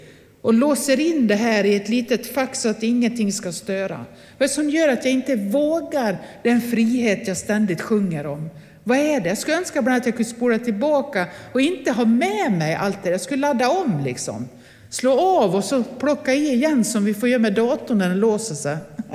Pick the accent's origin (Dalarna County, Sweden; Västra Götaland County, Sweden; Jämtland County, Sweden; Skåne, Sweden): Dalarna County, Sweden; Nås; när jag lärde mig cykla, då höll min pappa i pakethållaren. Hemma i Nås i Västerdalarna.